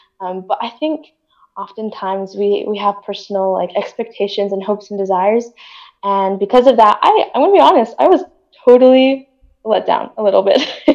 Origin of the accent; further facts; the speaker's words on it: Utah, United States; I grew up in Utah, so I heard a lot of people say like they know the Book of Mormon is true